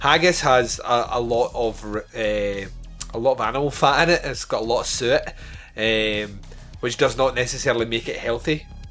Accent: Scotland, United Kingdom; I am Scottish, so I will defend haggis to my dying breath.

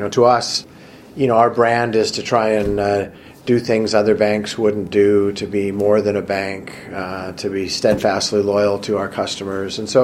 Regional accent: Alberta, Canada; also born or lived in British Columbia; I was born and raised in Alberta. Ended up working and going to school and working in BC for a long time, and came back about 9 years ago

